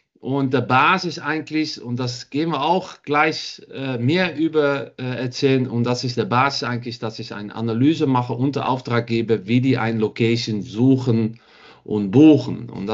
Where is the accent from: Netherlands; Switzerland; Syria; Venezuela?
Netherlands; German is a second language; now in Düsseldorf, Germany; Ich komme aus Holland ursprünglich. Hört man vielleicht auch ein bisschen. Und bin seit 7 Jahren wohne ich in Düsseldorf. Bin auch verheiratet mit einem Deutschen.